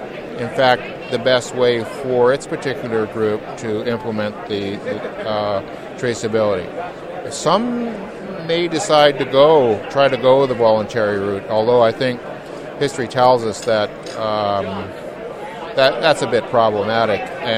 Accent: Calgary, Alberta, Canada; and I'm from Calgary, Alberta.

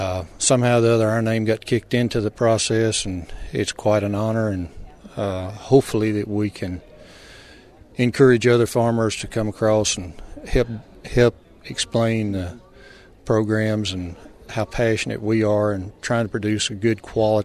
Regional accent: Spring Hill, Tennessee, United States; I am from Spring Hill, Tennessee, about 40 miles south of Nashville. We're a dairy farmer, about the third generation, bringing the fourth onto the scene.

